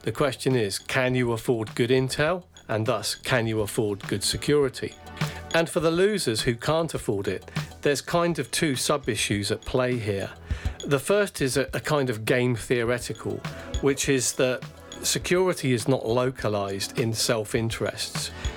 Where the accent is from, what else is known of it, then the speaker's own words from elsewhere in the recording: United Kingdom; speaking as a Brit